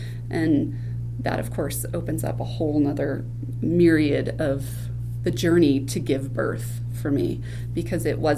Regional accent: New Jersey, United States; So I emigrated out here from New Jersey on purpose, and my husband came from Oklahoma.

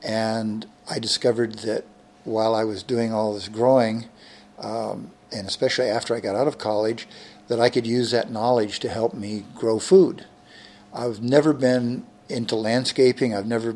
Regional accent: Tucson, Arizona, United States; Born and raised in Tucson, went to school at the University of Arizona and got a degree in pharmacy.

